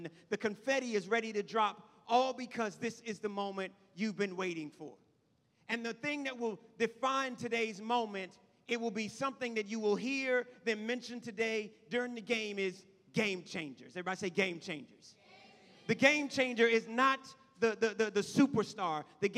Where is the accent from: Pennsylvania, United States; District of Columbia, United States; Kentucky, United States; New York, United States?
District of Columbia, United States; Washington; I grew up in Washington, D.C., and it seemed like everybody's muffler blew out black smoke.